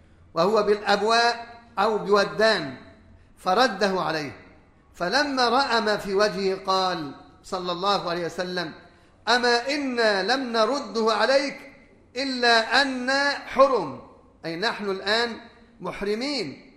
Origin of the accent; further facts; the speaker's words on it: Egypt; لكن عندنا في مصر هنا لا تأكله الناس